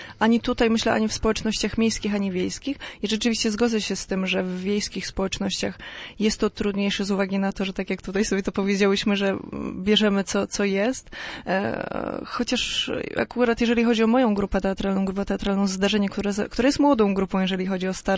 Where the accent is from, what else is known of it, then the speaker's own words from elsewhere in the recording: Bytów, Pomeranian Voivodeship, Poland; also born or lived in Gdańsk; ja pochodzę z Bytowa, w Bytowie się urodziłam, tam mieszkałam przez, myślę, że mniejszą połowę, jeżeli o tak o połowie mogę powiedzieć, swojego życia. Później Gdańsk, studia na Uniwersytecie Gdańskim